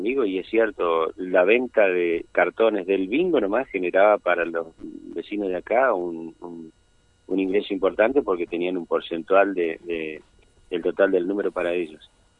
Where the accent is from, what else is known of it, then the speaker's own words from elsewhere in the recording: Ingeniero Jacobacci, Río Negro, Argentina; reitero el saludo para todos los jacobacinos, mi pueblo querido